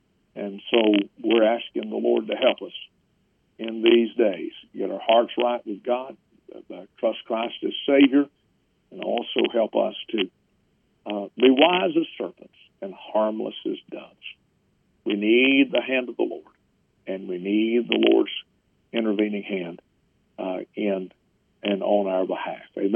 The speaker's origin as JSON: {"language": "English", "country": "United States", "said": "as a man, as a father, as an American, I know what my feelings are."}